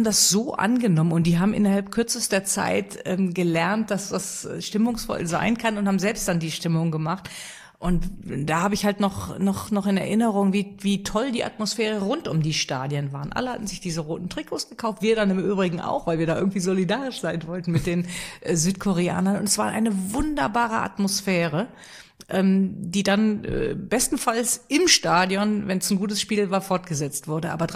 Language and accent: German; Rhineland, Germany; Ich als Rheinländerin müsste jetzt Köln sagen.